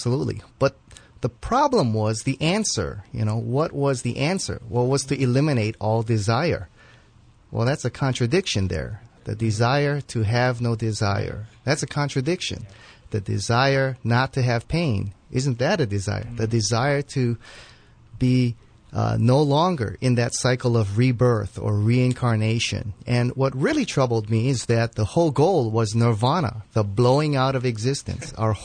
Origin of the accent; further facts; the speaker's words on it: Hawaii, United States; I grew up in the Nu'uanu Valley, grew up in a Japanese home. So, of course, I was exposed to Buddhist the background and Buddhist teachings.